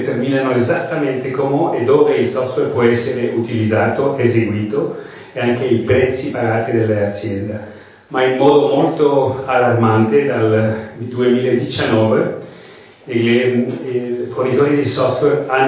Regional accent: Spain; Italian is a second language; Come potete sentire, non sono italiano, sono spagnolo, sono caduto dalla Spagna.

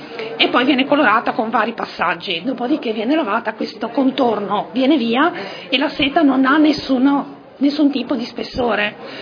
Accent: Liguria, Italy; io vengo dalla Liguria e quindi mi sono ispirata, io abito nel Tiguglio, mi sono ispirata al mare, io non potrei vivere lontano dal mare

